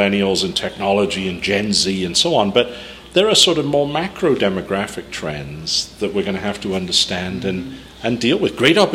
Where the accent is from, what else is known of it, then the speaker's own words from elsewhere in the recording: Wales, United Kingdom; now in United States; I grew up in Wales